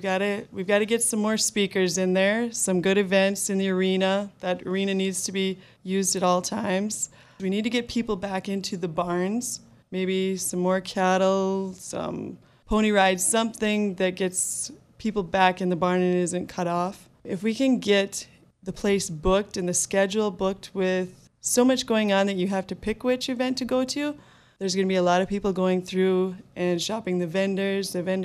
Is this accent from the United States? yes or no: yes; Lemoore, North Dakota, United States; I come from Lemoore, North Dakota. We live there on a farm just outside of town.